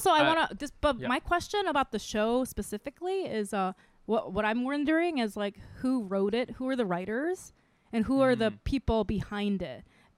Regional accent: Micronesia; also born or lived in Saipan / Korea; I grew up in Micronesia.

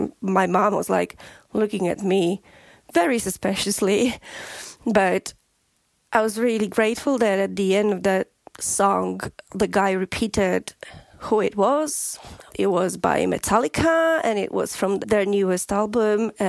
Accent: Poland; English is a second language; moved away as an adult; now in United Kingdom; I'm originally from Poland, but I've lived in UK for over 20 years now.

